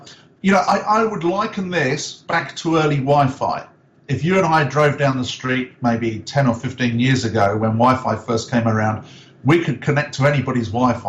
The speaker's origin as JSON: {"language": "English", "country": "United Kingdom", "said": "You know, I'm obviously a Brit"}